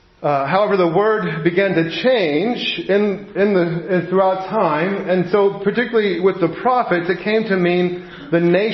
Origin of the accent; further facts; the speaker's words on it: New Jersey, United States; I grew up in New Jersey around some Jewish folks who spoke Yiddish.